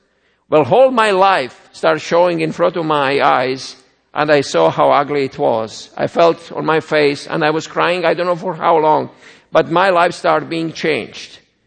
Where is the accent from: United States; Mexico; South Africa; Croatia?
Croatia; also born or lived in Bosnia and Herzegovina; I was born in Bosnia Herzegovina, grew up in Croatia. As a child, I was Roman Catholic.